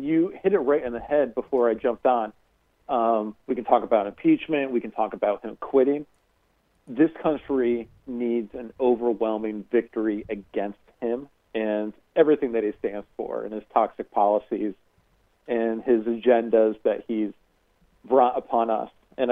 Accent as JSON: {"language": "English", "region": "North Carolina", "country": "United States", "tie": "born or raised there", "said": "they're fanning the flames that are happening across our country and to my home state in Charlotte."}